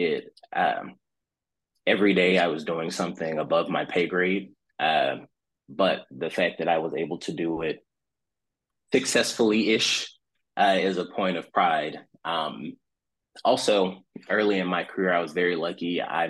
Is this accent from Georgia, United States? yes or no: yes; Georgia, United States; also born or lived in Macon; So growing up, I lived in a small town. I'm from Macon, Georgia, which is now a fairly moderate sized town, but I'm originally from Jones County, which was about 20,000 people or less at the time.